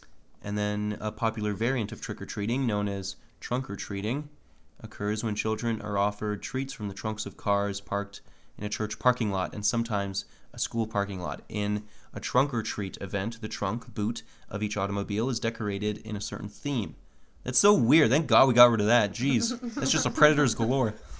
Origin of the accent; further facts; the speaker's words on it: Canada; Why do we say 6'2" when we're Canadian? We don't use the same measuring system as Americans.